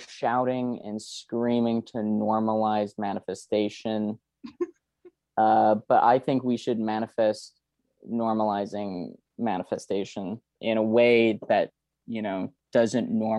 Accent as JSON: {"language": "English", "town": "Montreal", "region": "Quebec", "country": "Canada", "said": "I'm from Montreal and you're listening to CKUT."}